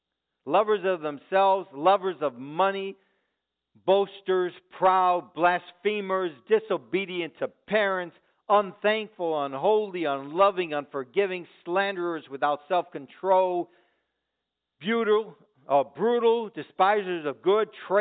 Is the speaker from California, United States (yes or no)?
no; Chicago, Illinois, United States; moved away as an adult; You know, I grew up in Chicago, okay? I left Chicago when I was 18, and yes, there was always crime.